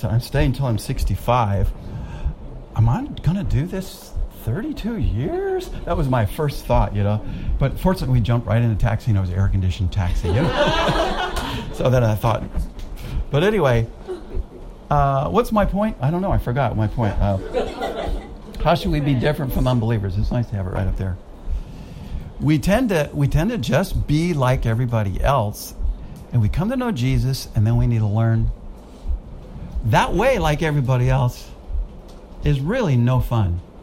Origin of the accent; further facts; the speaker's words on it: United States; moved away as an adult; now in Singapore; Because I'm an American living in Singapore. And even after 28 years here, by the way, tomorrow is my anniversary.